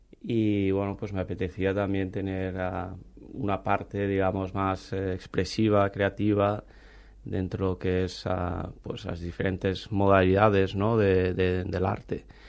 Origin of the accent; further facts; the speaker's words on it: Valencian Community, Spain; como todo valenciano y español que hemos estado apoyando voluntariado de alguna manera